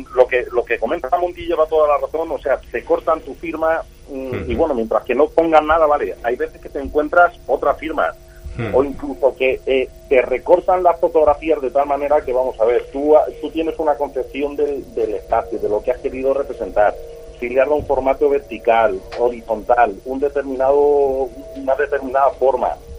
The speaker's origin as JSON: {"language": "Spanish", "town": "Aldea del Rey", "region": "Castilla-La Mancha", "country": "Spain", "said": "Yo, aparte de Ciudad Real, yo soy de Aldea del Rey."}